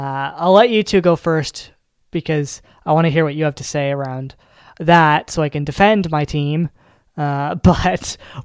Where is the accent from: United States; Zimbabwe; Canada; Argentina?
Canada; because I'm from Canada and I know December gets cold, as well as January and February.